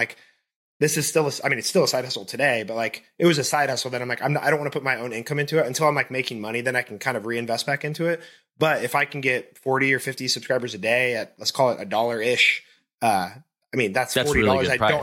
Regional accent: Wichita, Kansas, United States; growing up in Wichita, going to Wichita State, working corporate job for 10 years.

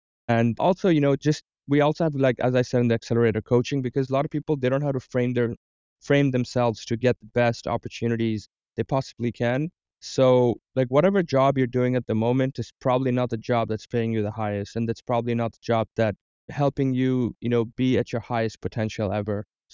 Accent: Dubai, United Arab Emirates; moved away as an adult; for an international student like me, I was born and raised in Dubai. I went abroad from education.

